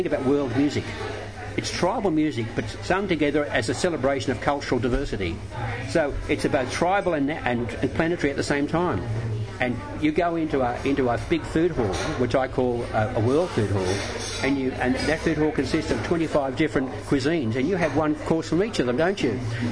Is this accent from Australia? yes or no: yes; Australia; being an Australian, so we don't cease to be Australians.